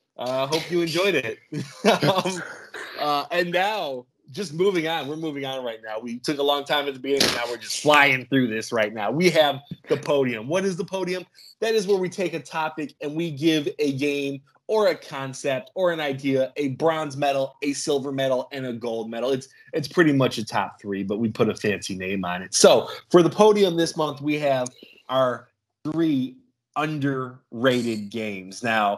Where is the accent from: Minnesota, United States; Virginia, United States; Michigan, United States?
Michigan, United States; We are all from Michigan.